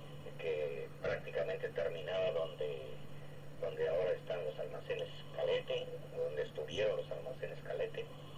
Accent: Durango, Mexico; born there; Nací en Durango, Durango, el 28 de mayo de 1921.

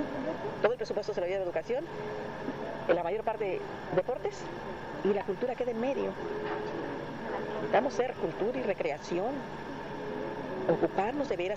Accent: Jalisco, Mexico; Y estoy hablando de mi tierra natal, de Jalisco

